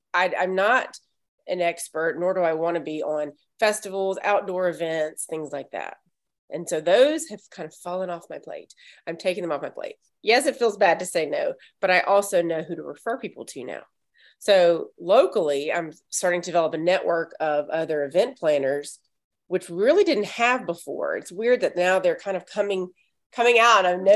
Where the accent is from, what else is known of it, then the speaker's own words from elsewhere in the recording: Mississippi, United States; I'm from Mississippi. And until the pandemic, that's where all my events were.